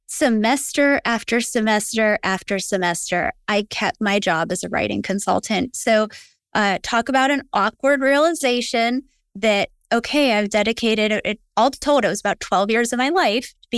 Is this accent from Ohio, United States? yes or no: yes; Ohio, United States; And I'm originally from Ohio